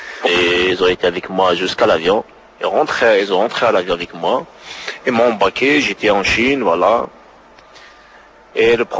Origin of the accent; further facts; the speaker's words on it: Kabylie, Algeria; now in Paris, France; j'ai 23 ans, je viens de l'Algérie, de la Grande Kabylie en fait.